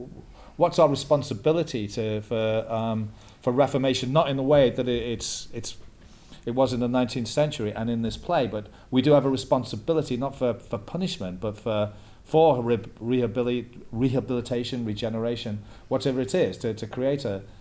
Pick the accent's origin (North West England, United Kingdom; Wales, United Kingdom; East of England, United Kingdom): North West England, United Kingdom; Liverpool; For me, although I'm from Liverpool, I've never actually been in prison.